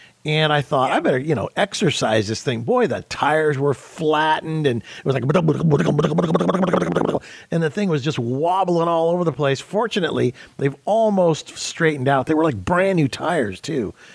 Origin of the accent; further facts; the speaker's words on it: Ventura, California, United States; I grew up in Ventura, California, and I used to drive to L.A. to the Peterson Automotive Museum